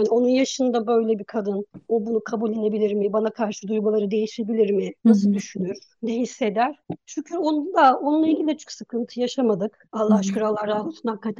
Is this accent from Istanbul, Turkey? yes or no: yes; Istanbul, Turkey; born there; Ailem uzakta benim, İstanbul'da değil. Ben İstanbul'da doğdum biliyorum ama sonra onlar memlekete gittiler, terk ettiler. Yani memlekete döndüler.